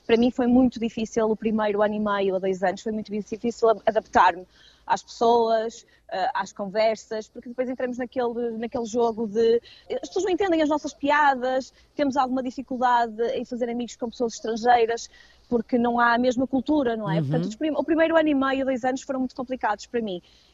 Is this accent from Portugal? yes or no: yes; Porto, Norte, Portugal; nós portugueses, e eu sou do Porto, isto é muito comum, mas eu acho que é geral em Portugal